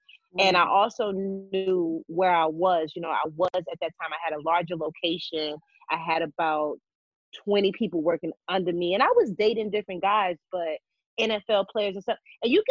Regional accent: Auburn, Alabama, United States; Even as a young girl, I grew up in Alabama, Opa-locka, Alabama, Auburn, Alabama.

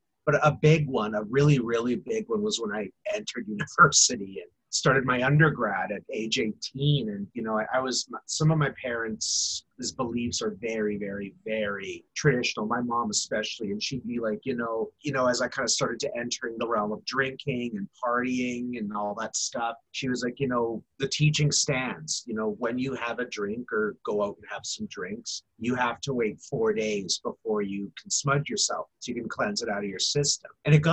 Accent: St. Albert, Alberta, Canada; growing up in St. Albert, where we grew up

